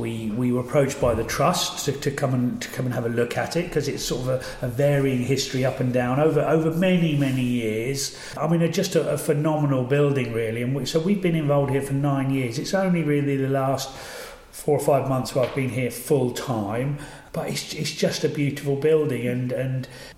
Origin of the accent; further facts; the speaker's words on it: Christchurch, East of England, United Kingdom; also born or lived in Welney; It's very odd because I was born and brought up in the Fens, Christchurch, a little village, Christchurch, and Wellney, down a market, all around there.